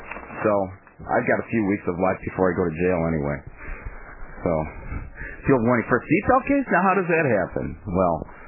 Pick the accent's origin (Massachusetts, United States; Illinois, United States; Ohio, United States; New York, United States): Illinois, United States; Chicago; But on the other hand, as a Chicagoan, I'm kind of glad to see the White Sox.